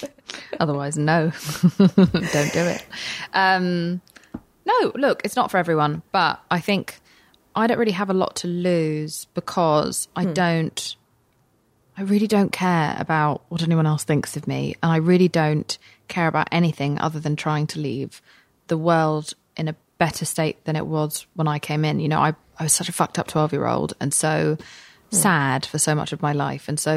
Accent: England, United Kingdom; But also, I am an English person and no one else there was English.

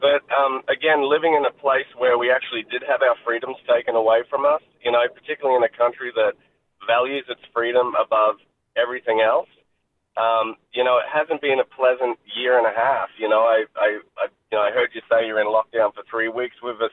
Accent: Townsville, Queensland, Australia; now in Washington, United States; Born and raised in Townsville.

